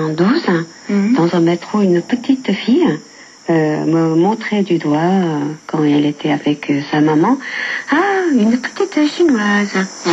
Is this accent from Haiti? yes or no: no; South Korea; French is a second language; il y a encore quelques-uns qui me demandent si je dis je suis venue de Corée, alors du sud ou bien du nord.